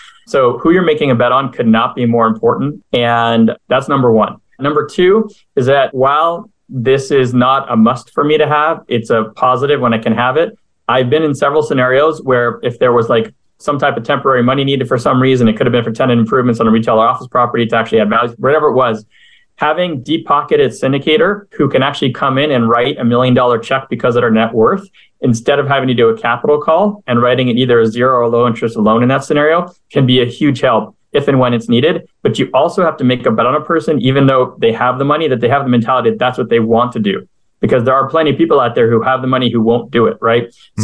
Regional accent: Montreal, Quebec, Canada; now in United States; I had the luck of having lifelong friends of mine where I grew up in Montreal

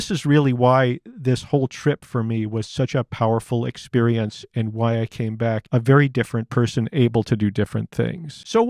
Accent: Concord, Massachusetts, United States; I'm a Massachusetts boy. I grew up in Concord, Massachusetts. Teddy Kennedy was our senator.

